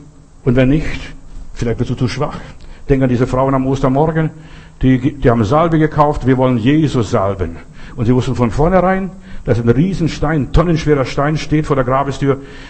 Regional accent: Russia; German is a second language; now in Germany; Ich bin in Russland groß geworden, bei uns kam nur einmal in der Woche der Bäcker.

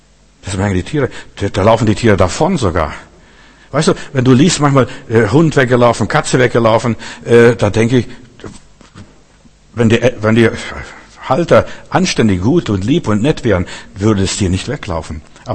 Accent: Klaipeda, Klaipėda County, Lithuania; Bei uns in Memel, wo ich herkomme, wo ich aufgewachsen bin, da ist das ganze Land voller Störchernester.

